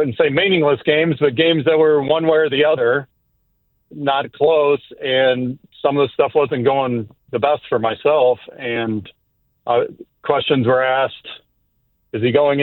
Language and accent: English; St. Louis, Missouri, United States; now in Chicago, United States; I mean, living up here and, you know, I grew up near St. Louis, so I was a pretty diehard Cardinals fan.